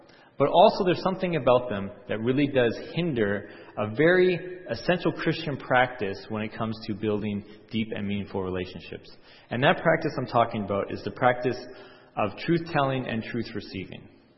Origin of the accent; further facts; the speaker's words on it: Canada; Now, I'm a Canadian through and through. But growing up as a Canadian in Canada, in a Canadian context